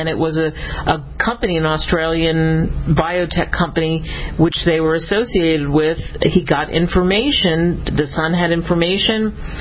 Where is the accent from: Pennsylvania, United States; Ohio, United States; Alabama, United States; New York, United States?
Pennsylvania, United States; I grew up in the Northeast in a big city, but a historic city outside of Philadelphia.